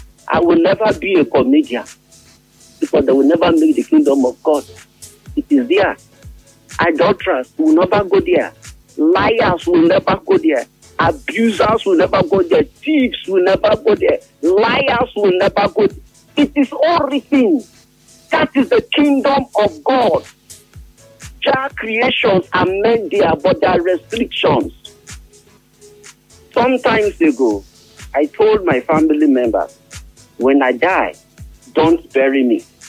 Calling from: Port Harcourt, Rivers, Nigeria; I'm calling you from Port Harcourt.

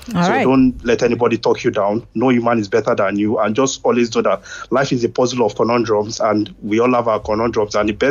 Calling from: United Kingdom; I'm calling from the United Kingdom.

